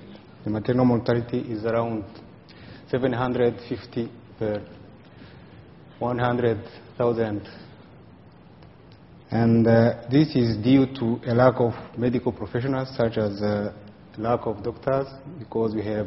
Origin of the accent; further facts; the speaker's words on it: Rwanda; By introducing myself, I'm from Rwanda. … And for those who don't know very well Rwanda, it's a small country situated in the center of Africa.